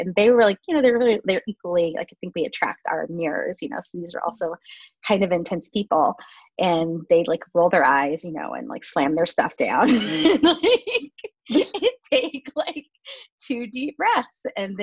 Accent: California, United States; I'm in a puffy coat at 72 degrees. Like I'm really a Californian. I can't do it.

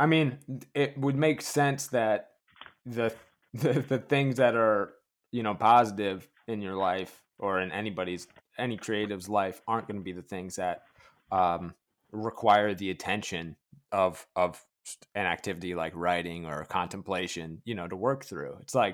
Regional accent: United States; Now, like, I'm an American, and I talk to a lot of folk and Americana songwriters

